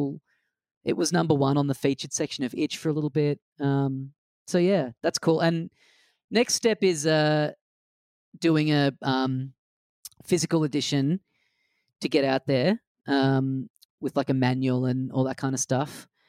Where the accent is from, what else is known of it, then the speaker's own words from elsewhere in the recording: Australia; why would that ever have happened when I'm an Australian comedian?